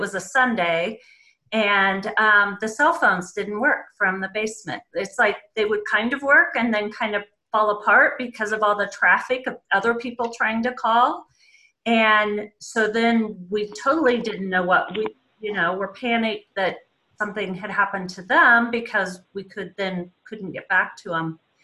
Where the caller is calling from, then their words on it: Kansas City, Missouri, United States; Well, I'm calling from Kansas City.